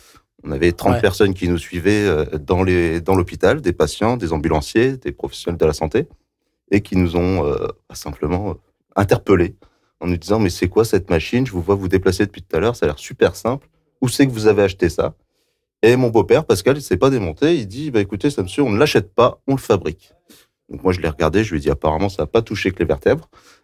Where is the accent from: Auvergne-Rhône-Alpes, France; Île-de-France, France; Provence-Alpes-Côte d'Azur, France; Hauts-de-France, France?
Auvergne-Rhône-Alpes, France; Montluçon; Exactement, je viens de Montluçon